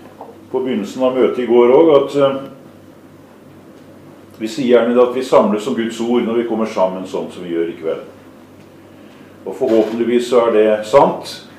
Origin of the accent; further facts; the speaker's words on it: Kragerø, Telemark, Norway; Borti Kragerø, der jeg kommer ifra, så var jeg en del med